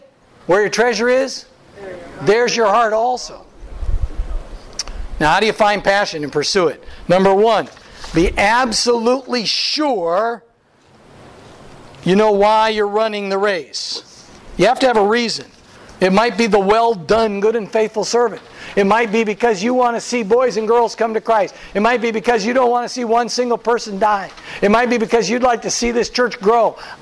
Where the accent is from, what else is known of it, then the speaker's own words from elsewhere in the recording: Wisconsin, United States; Since I'm from Wisconsin, Vince Lombardi for you, Pastor.